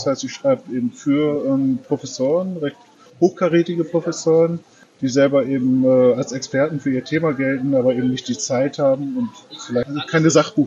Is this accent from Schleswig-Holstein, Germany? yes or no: no; Lower Saxony, Germany; born or raised there